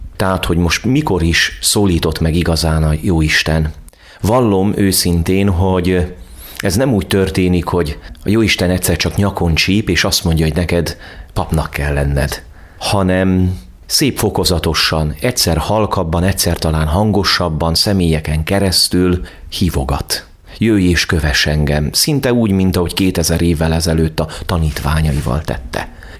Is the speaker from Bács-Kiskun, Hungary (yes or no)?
yes; Kiskunmajsa, Bács-Kiskun, Hungary; born there; Kiskunmajsán születtem, ami a családomat illeti, igazán egyszerű paraszt emberek. Földművelésből, állattenyésztésből éltek, tanyai környezet.